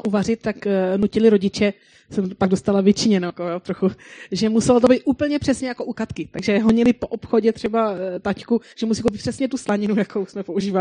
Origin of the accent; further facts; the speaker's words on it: Plzeň, Plzeň Region, Czechia; now in Brno, Czechia; A předtím ještě jsem sloužila v Plzni, odkud pocházím